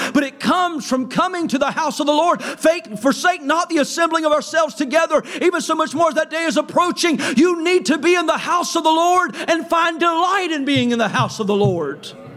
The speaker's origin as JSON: {"language": "English", "region": "North Carolina", "country": "United States", "said": "I know I'm from North Carolina"}